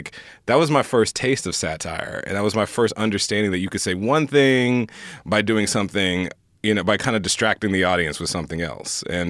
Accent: Houston, Texas, United States; moved away as an adult; I grew up in Houston, Texas. I knew I wanted to get the hell out of Houston, Texas. No shade to Houston. I love Houston. It's hot, though, and there's no film industry there. So I knew I wanted to get to California.

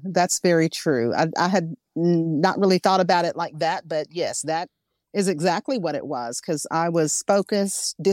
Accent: Arkansas, United States; Well, I'm from Arkansas.

